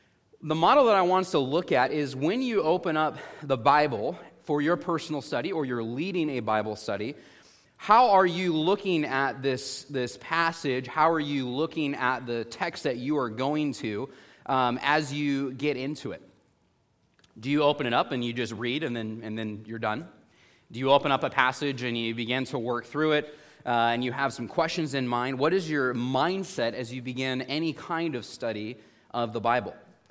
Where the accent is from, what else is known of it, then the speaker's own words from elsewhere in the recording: Midwest, United States; if that even felt cold to me since I grew up in the Midwest where it did get below zero pretty regularly.